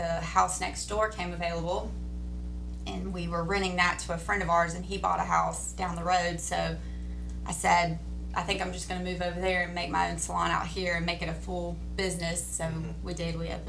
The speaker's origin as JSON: {"language": "English", "town": "Statesboro", "region": "Georgia", "country": "United States", "lives_now": "Kildare, United States", "said": "So I'm from Statesboro. Daniel drugged me to Kildare, Georgia, kicking and screaming. I actually grew up in a subdivision."}